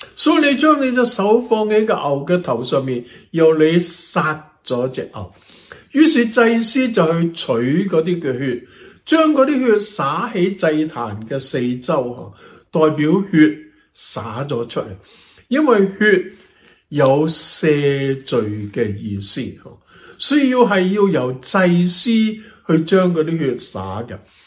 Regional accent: China; 我们中国人很喜欢杀鸡还神

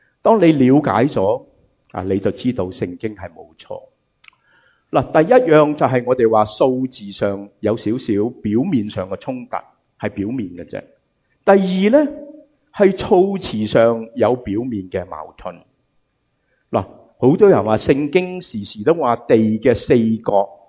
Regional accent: United States; 我哋美国人就会讲咩啊

